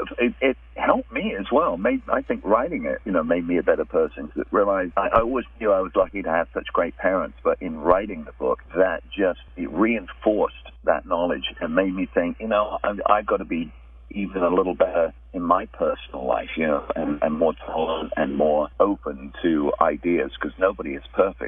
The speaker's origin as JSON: {"language": "English", "region": "England", "country": "United Kingdom", "tie": "born or raised there", "said": "he was bringing the BBC Radio 1 roadshow to my hometown in the south of England, and I, you know, grew up emulating this guy."}